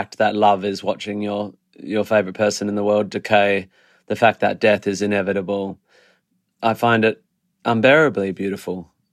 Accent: Perth, Western Australia, Australia; I grew up in Perth, West Australia, and I had piano lessons up to about grade 3

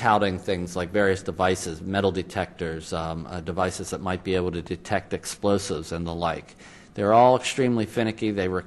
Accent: Pittsburgh, Pennsylvania, United States; also born or lived in Philadelphia; I was originally from Pittsburgh, spent most of my adult life in Philadelphia.

